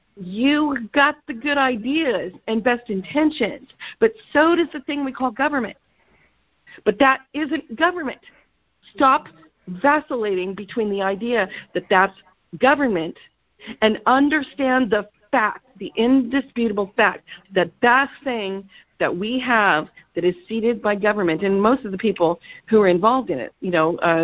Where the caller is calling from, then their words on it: California, United States; I live in California. I'm calling you from California, okay?